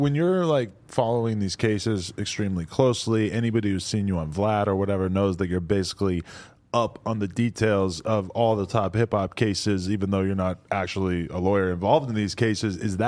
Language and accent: English; New England, United States; If you're from New England like me